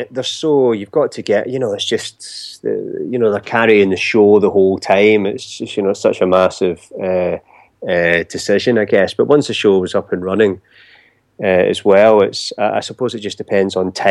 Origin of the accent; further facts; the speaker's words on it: Scotland, United Kingdom; even though I'm Scottish, I wasn't around, obviously, in the 18th century